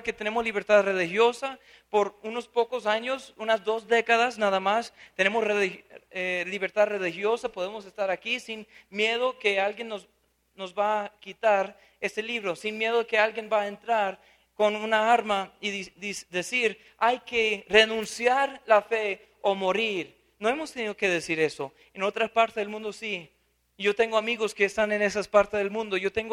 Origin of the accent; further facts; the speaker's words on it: United States; Yo creo que acá en Latinoamérica, igual en mi país, en los Estados Unidos